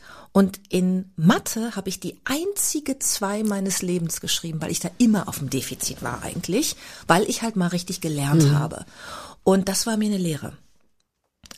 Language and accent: German; Bad Lippspringe, North Rhine-Westphalia, Germany; ich bin ja sehr ländlich aufgewachsen da in Bad Lippspringe, was super schön war, so für die Kindheit